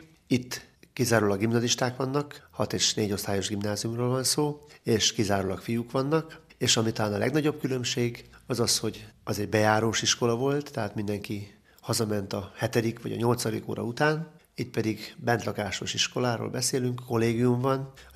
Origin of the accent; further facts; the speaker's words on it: Budapest, Hungary; born there; Nem vagyok esztergomi, budapesti születésű vagyok.